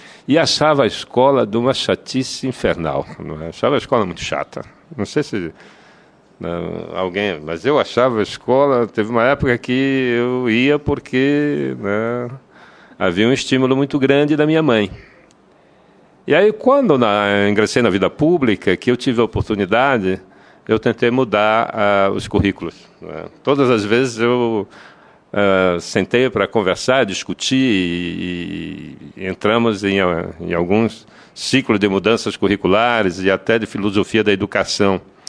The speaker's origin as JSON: {"language": "Portuguese", "region": "Amazon", "country": "Brazil", "tie": "born or raised there", "said": "Eu sou da Amazônia, eu nasci na margem de um rio, e eu vivi na margem do rio até os 7 anos de idade. E aí é que eu cheguei à cidade para me alfabetizar."}